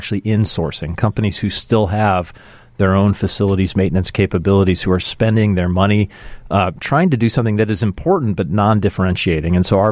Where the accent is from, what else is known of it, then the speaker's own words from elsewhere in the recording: Austin, Texas, United States; I came from Texas, as you know, in the Austin area, and Austin is known as a tech city.